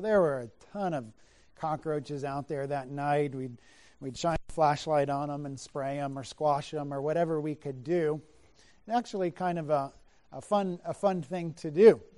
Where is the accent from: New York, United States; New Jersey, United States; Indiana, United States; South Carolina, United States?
South Carolina, United States; Down where I grew up in South Carolina, we have a bug that we don't have up here.